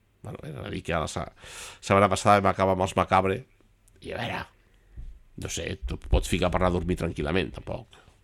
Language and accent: Catalan; Barcelona, Catalonia, Spain; jo sóc nascuda, crescuda i viscuda a Gràcia de tota la vida, però Gràcia entès com a districte, perquè el meu barri és la Salut